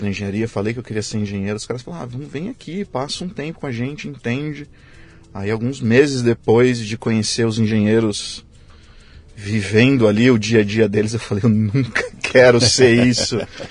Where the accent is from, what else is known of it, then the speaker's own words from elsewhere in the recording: São Paulo, Brazil; eu, como sou do ABC, e na época que eu comecei a entrar na minha adolescência ali, de 2004 a 2006